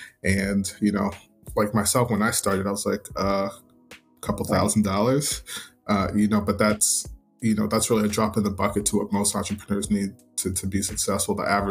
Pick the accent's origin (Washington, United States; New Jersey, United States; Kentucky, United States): New Jersey, United States; now in New Orleans, United States; I live in New Orleans, but was born and raised in New Jersey.